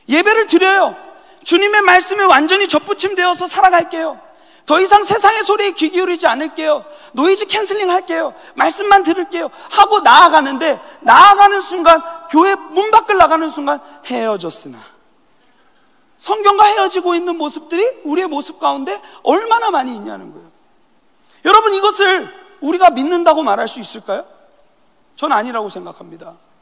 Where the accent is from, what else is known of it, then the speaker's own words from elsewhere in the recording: South Korea; 근데 한국에서요, 제가. 한국에서 자랐는데